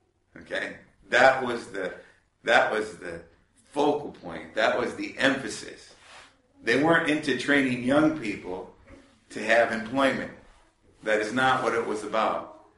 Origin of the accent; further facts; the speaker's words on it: United States; because I'm American, and that's where I became a Seventh-day Adventist